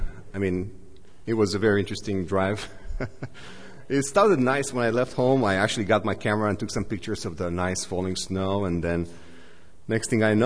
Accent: Romania; Anyway, I come from Romania. So Romania

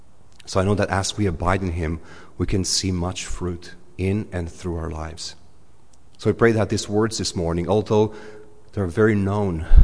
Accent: Romania; I grew up in Romania, so for us, superheroes were like the Soviet soldier.

